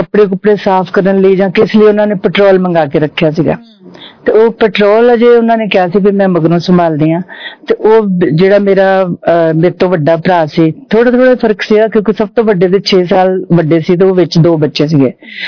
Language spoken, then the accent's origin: Punjabi; Ludhiana, Punjab, India; born there; ਮੇਰਾ ਜਨਮ ਜਿਹੜਾ ਸੀ ਉਹ ਲੁਧਿਆਣੇ ਹੋਇਆ ਸੀਗਾ ਤੇ ਮੇਰੇ ਮਾਤਾ ਪਿਤਾ ਵੀ ਲੁਧਿਆਣੇ ਰਹਿੰਦੇ ਸੀ ਔਰ ਮੇਰੇ ਤੋਂ ਪਹਿਲਾਂ ਮੇਰੇ ਮਤਲਬ ਹੋਰ 3 ਭੈਣ ਭਰਾ ਸੀ ਮੈਂ ਚੌਥਾ ਬੱਚਾ ਸੀ ਔਰ ਸਭ ਤੋਂ ਛੋਟੀ ਸੀ ਮੈਂ